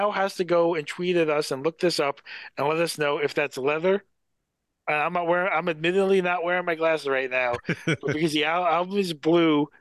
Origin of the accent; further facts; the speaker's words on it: New York, United States; And I'll tell you, as a kid from New York, what I imagined.